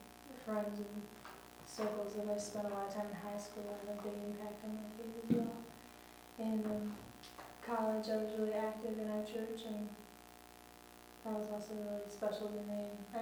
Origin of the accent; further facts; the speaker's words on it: Phoenix, Arizona, United States; I'm from Phoenix, and I'm sure I grew up in the same church since I was two, but in Phoenix, and so that had a great impact on my faith growing up.